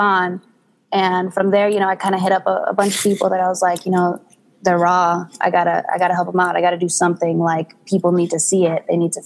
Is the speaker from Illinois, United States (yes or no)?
yes; Chicago, Illinois, United States; I was born in Hubble Park and I've moved all around the Chicagoland. And I recently just settled in the suburbs.